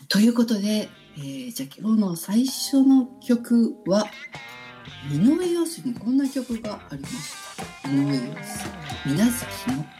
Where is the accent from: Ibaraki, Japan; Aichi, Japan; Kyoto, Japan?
Kyoto, Japan; 京都に長年住んでいて、まあ、生まれ育って途中は京都にいなかったですが